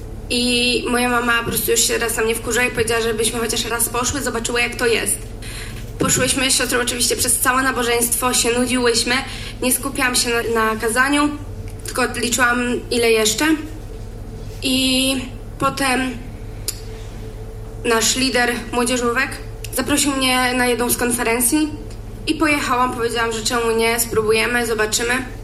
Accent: Olsztyn, Warmian-Masurian Voivodeship, Poland; also born or lived in Szczytno; Urodziłam się w Olsztynie. W sumie w Szczytnie, ale zamieszkałam w Olsztynie. Kiedy miałam 3 lata, zostałam zaadoptowana przez moich teraz rodziców.

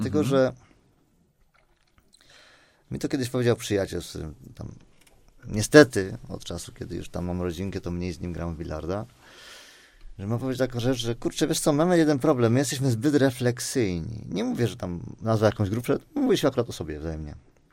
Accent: Lesser Poland, Poland; ja jestem góralem z pochodzenia

